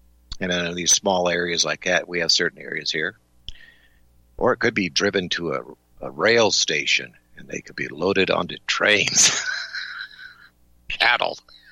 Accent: Montana, United States; but I'm from Montana. Well, I wasn't originally. Well, actually, I was conceived here.

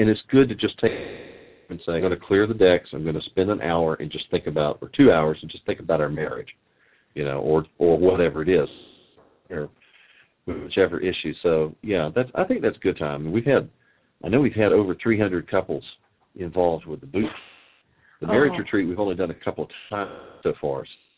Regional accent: the South, United States; Yeah, we are from the South.

